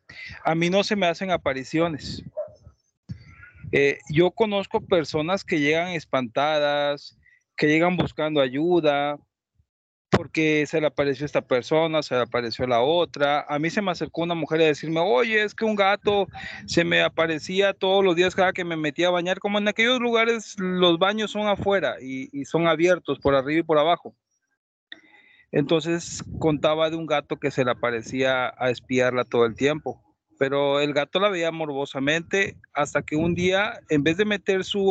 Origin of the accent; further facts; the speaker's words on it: Campeche, Mexico; Yo vengo de Campeche y allá la brujería es muchísima.